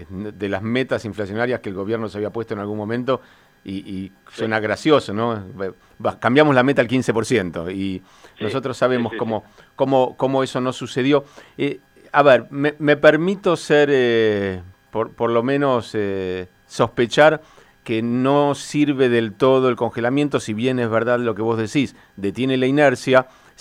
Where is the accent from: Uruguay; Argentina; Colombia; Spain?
Argentina; como muchos argentinos lo percibimos